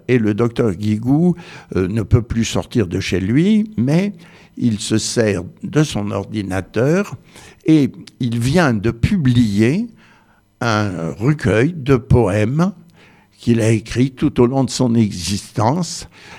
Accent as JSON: {"language": "French", "town": "Digne", "region": "Provence-Alpes-Côte d'Azur", "country": "France", "tie": "born or raised there", "said": "c'est à Digne que j'ai vécu toute mon enfance, c'est à Digne que je suis revenu au moment de ma retraite."}